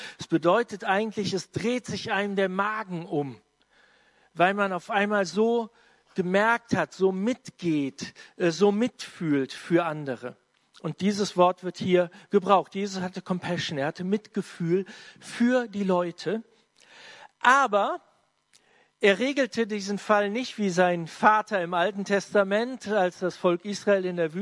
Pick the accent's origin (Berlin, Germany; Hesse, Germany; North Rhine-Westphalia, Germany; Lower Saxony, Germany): Hesse, Germany; Marburg; ich komme aus Marburg.